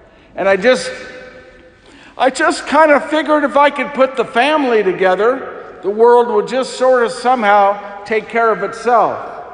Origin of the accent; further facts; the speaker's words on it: San Diego, California, United States; As Father said, I'm from San Diego.